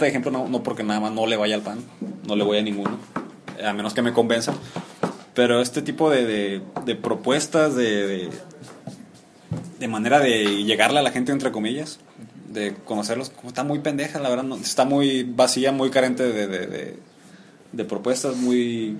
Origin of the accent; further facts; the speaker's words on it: Sinaloa, Mexico; Yo voy a votar por el PAS porque soy sinaloense